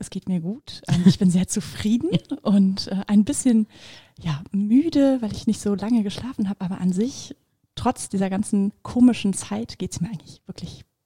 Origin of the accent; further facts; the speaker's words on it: Bremen, Germany; weil ich bin halt in Bremen geboren und aufgewachsen. Meine Familie lebt da, mein Freund ist